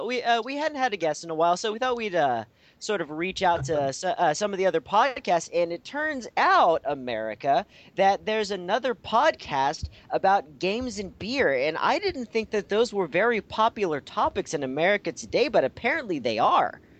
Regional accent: Texas, United States; growing up in Texas, I went to Louisiana for the first time last year.

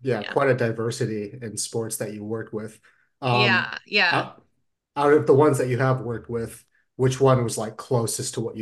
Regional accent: California, United States; So I'm also a California kid

